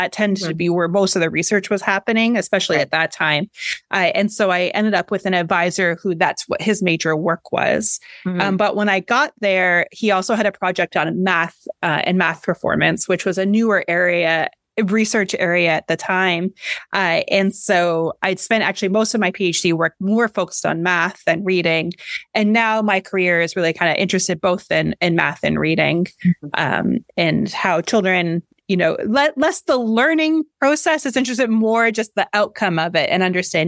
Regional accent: Ontario, Canada; I grew up in Canada, in Ontario, just outside of Toronto

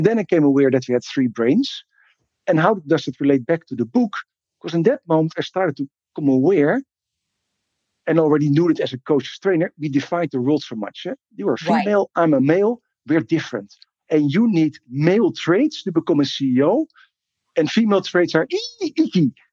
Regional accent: Amsterdam, North Holland, Netherlands; also born or lived in Australia; now in Madrid, Spain; As you can hear, I'm Dutch, born and raised in Amsterdam. So that is the beautiful Sin City that where everything is allowed and nothing is allowed in the same moment. Lived in Australia for 9 years, lived now in the beautiful Madrid.

